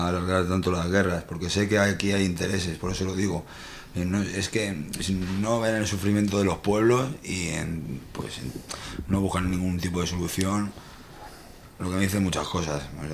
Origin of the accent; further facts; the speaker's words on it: Madrid, Community of Madrid, Spain; Bueno, sí, yo me acuerdo que yo soy de Madrid